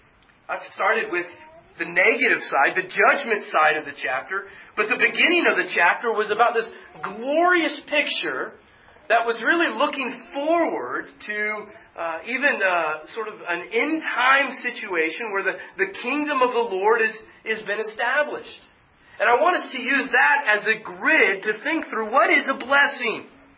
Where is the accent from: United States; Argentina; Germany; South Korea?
United States; Florida; And, you know, I come from Florida